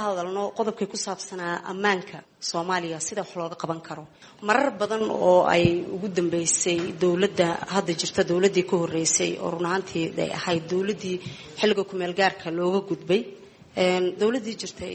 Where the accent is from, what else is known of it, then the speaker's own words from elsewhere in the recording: Dadaab, Garissa County, Kenya; aniga waxaan ka soo jeedaa degmada Dadaab